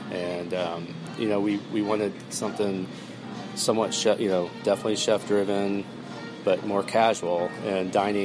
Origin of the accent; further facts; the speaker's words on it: Indiana, United States; I'm from Indiana, born and raised northern Indiana, and I came down to Indianapolis where I had some friends and family members